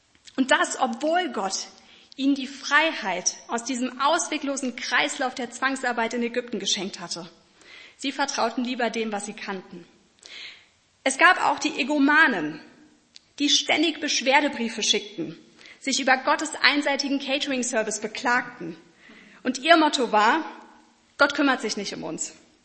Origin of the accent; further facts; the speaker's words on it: North Rhine-Westphalia, Germany; Ich bin im Siegerland aufgewachsen, habe mich mit 12 Jahren bekehrt, durfte schon so die ganze Sonntagsschulkarriere durchmachen, habe mich mit 14 Jahren dann taufen lassen.